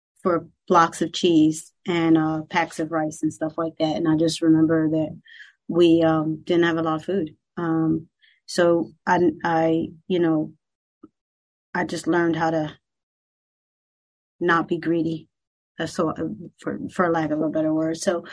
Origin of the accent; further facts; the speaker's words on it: Camden, New Jersey, United States; Well, I am from Camden, New Jersey. It's in South Jersey, if any of you know where that is. And I grew up in a very poor household.